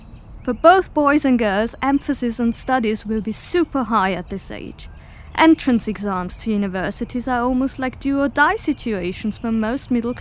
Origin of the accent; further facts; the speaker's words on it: Munnar, Kerala, India; I grew up in Munnar in the south of India.